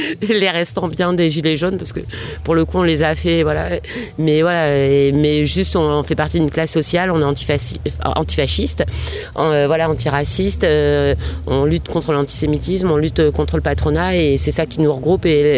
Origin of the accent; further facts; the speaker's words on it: Paris, Île-de-France, France; moi j'ai grandi sur Paris